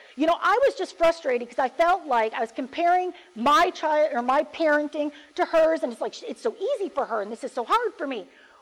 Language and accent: English; United States; Is it because I'm an American? I mean, we live in a, you know, Western civilized society, and that's just how we roll in America.